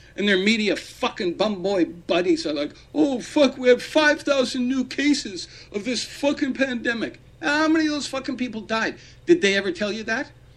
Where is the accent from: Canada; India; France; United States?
Canada; Saskatchewan; She's disgusted with Canada. I'm from Saskatchewan. During spraying season, you can smell that carcinogenic shit everywhere.